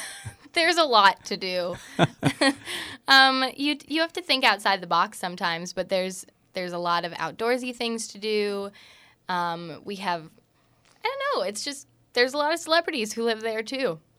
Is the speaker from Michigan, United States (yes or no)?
no; Montana, United States; also born or lived in New York City; And we moved when I was a baby from New York City to Montana, so I always knew I wanted to be back in the city